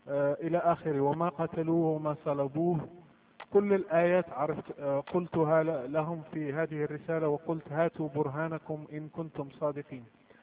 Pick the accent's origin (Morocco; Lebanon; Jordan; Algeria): Morocco; أبي فقيه وإمام لمسجد، أنا مغربي طبعا، تربيت كمسلم في عائلة مسلمة ومحافظة، تعلمت القرآن منذ الصغر